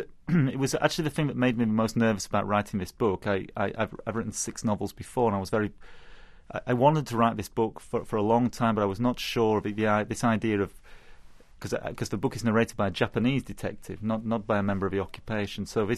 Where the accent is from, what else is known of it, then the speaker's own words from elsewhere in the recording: Leeds, Yorkshire and the Humber, United Kingdom; even when I was growing up in Leeds, in Yorkshire, you could still find, you know, the bomb craters from the war, even in the 70s.